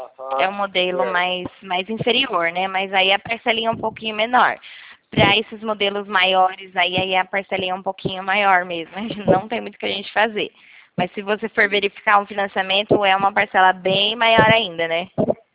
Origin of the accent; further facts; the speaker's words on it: Nova Odessa, São Paulo, Brazil; Eu sou aqui do interior de São Paulo, Nova Odessa.